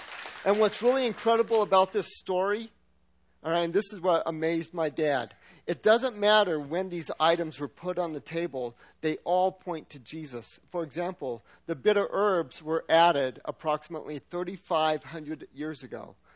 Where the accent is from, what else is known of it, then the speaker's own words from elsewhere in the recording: Pueblo, Colorado, United States; My dad, I grew up in Pueblo, so I called up my dad in Pueblo